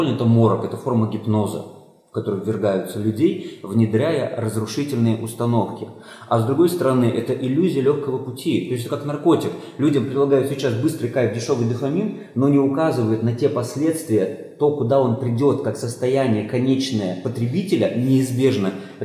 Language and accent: Russian; Siberia, Russia; Я еще застал в сибирской деревне, я из Сибири